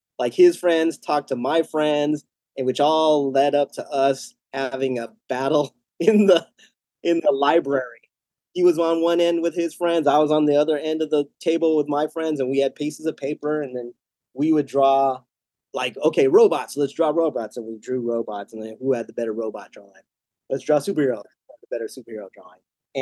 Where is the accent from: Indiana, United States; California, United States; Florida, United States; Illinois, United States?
California, United States; San Diego; now in Oakland, United States; I grew up in Paradise Hills, that's southeast San Diego, and I went to Robert E. Lee Elementary.